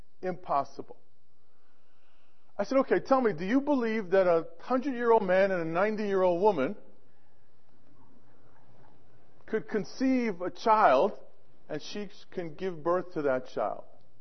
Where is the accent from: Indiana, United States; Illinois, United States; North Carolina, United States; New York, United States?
New York, United States; Brooklyn; Now, I'm a city boy. I grew up in Brooklyn.